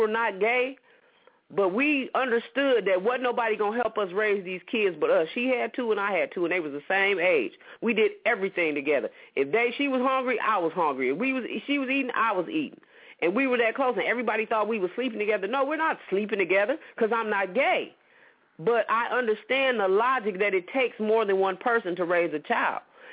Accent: Saginaw, Michigan, United States; born there; No, I'm a motherfucking American. I was born in Saginaw, Michigan.

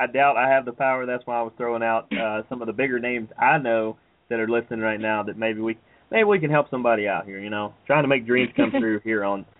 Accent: Atlanta, Georgia, United States; From one native Atlantean to another

